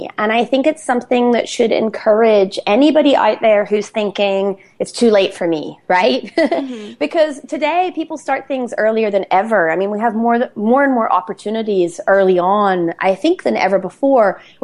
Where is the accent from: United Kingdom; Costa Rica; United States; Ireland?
Ireland; Well, the short answer is that I'm Irish.